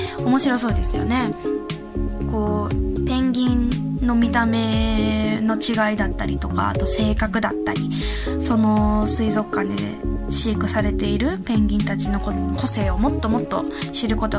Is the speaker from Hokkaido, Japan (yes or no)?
no; Kobe, Hyogo, Japan; 私の地元の神戸にあります